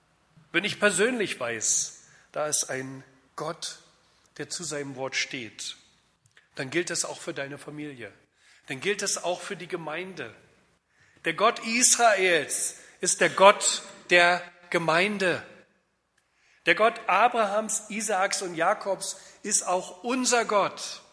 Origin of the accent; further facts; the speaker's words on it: East Germany, Germany; Ich komme aus Ostdeutschland.